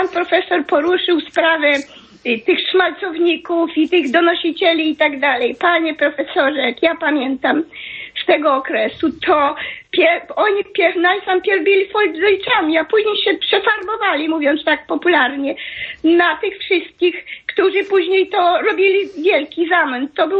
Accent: Lublin Voivodeship, Poland; skąd jestem? Otóż jestem z powiatu Tomaszowa Lubelskiego

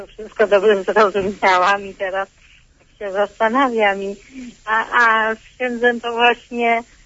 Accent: Konin, Greater Poland Voivodeship, Poland; Ja tutaj z tego jestem z Konina, tu mieszkam na Zatorzu.

